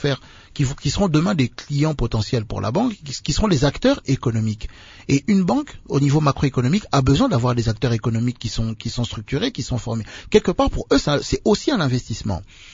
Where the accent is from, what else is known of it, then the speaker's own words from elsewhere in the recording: DR Congo; comme on dit ici chez nous au Congo.